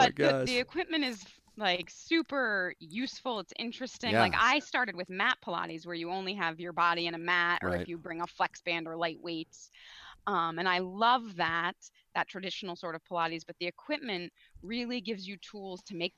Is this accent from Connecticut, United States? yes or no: yes; Connecticut, United States; Yep. I grew up, born and raised in Connecticut.